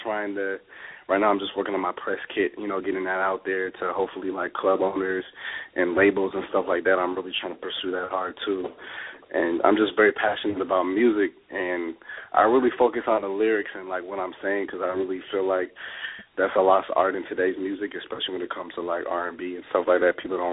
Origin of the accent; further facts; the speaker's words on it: Minneapolis, Minnesota, United States; also born or lived in Seattle; I'm from Minneapolis, Minnesota. I actually was born in Seattle but raised in Minneapolis, Minnesota.